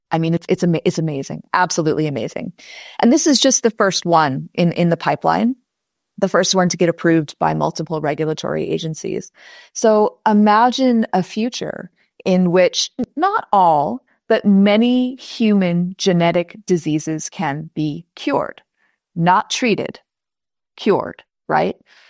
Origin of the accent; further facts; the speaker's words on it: United States; And I'm American. I live in the United States.